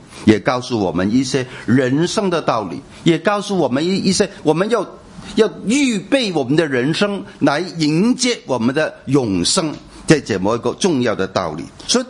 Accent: China; 包括犹太人跟我们中国人也是一样，我们用十当算是一个单位，对不对？

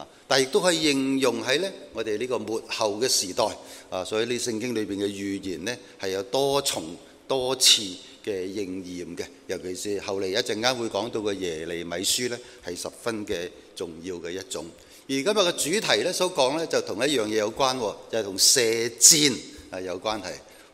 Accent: China; 箭对于我们中国人来讲呢，其实很重要的。

